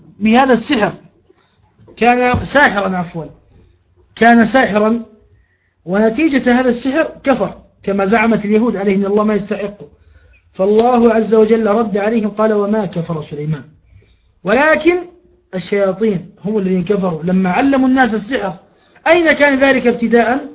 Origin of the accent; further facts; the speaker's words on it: Jordan; لأحد الإخوة عندنا في الأردن راجعتها له